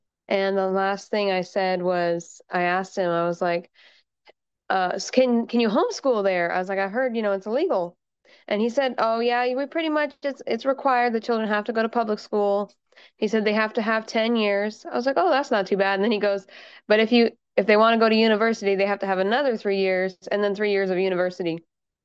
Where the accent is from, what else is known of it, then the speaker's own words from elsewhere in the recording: Washington, United States; they're very expensive here compared to, growing up in Washington, you can get them a lot better price.